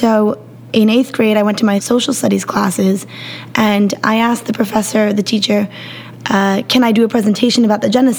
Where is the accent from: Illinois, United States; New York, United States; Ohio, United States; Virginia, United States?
New York, United States; However, I was born and raised in New York, and my whole life I've gone to Holy Martyrs, the Armenian church in Bayside.